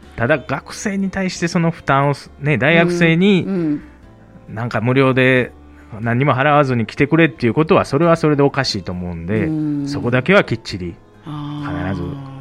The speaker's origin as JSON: {"language": "Japanese", "town": "Kadoma", "region": "Osaka", "country": "Japan", "tie": "born or raised there", "said": "私自身この門真市で生まれ育ちまして、今まさにここスタジオのところが中学校の校区で、ここで本当に、ね、育てていただいて、"}